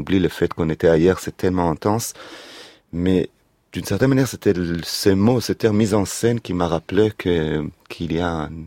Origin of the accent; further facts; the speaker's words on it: Israel; pense que j'étais ultra-nationaliste français à l'époque. Jusqu'à l'âge de 10 ans plus ou moins. Mais chez nous en Israël, en plus, il y a une fête nationale où on se déguise.